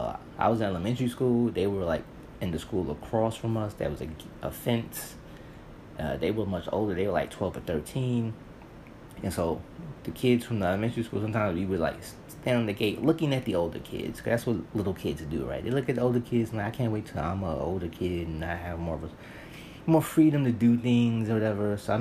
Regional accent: New York City, New York, United States; And look, I grew up in New York City, so I know kids can be cruel to other kids.

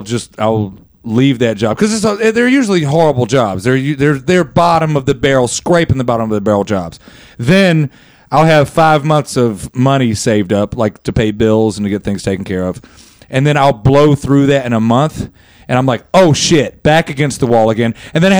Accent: Mechanicsville, Arkansas, United States; I'm from Mechanicsville, Arkansas.

